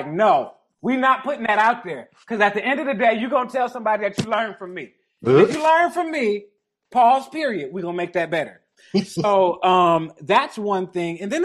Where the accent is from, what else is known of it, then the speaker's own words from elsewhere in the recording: Detroit, Michigan, United States; Lee's is what we call it in Detroit. I'm from Detroit